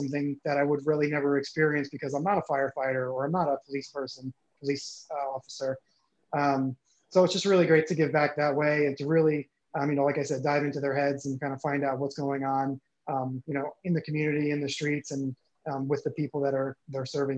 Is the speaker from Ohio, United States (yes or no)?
no; New York, United States; It actually started in New York, and I'm from New York originally